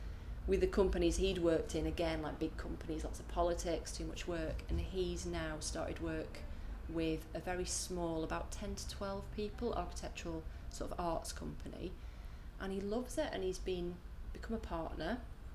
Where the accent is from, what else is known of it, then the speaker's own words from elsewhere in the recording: Huddersfield, Yorkshire and the Humber, United Kingdom; I grew up in Huddersfield, which is nice, I think, but kind of very sort of small town sort of place, and more so when I was growing up there in the 80s. I think now it's almost a suburb of Leeds and Manchester.